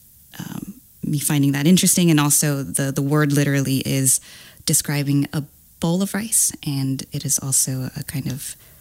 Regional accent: Florida, United States; born there; also born or lived in California / Washington / Georgia / Texas; But yes, I was born in Florida and then quickly moved to California. And then we bounced around a bunch of places. Like we were in Tacoma when I was like 4 to 6, maybe. Then we went back to Florida.

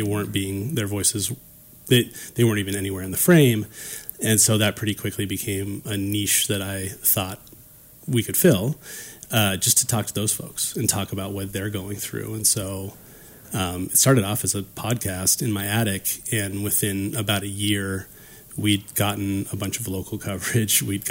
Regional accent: Washington, United States; I grew up relatively poor in North Spokane County and like halfway between Elk and Chatteroy.

